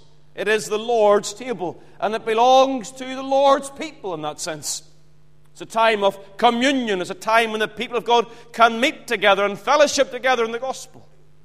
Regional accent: Ballymena, Northern Ireland, United Kingdom; Remember, as a young boy, I grew up in the Baptist church in Ballymena.

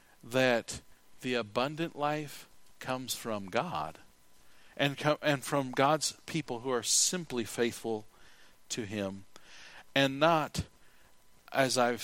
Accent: United States; But the main reason is not because I'm an American who loves the Bill of Rights.

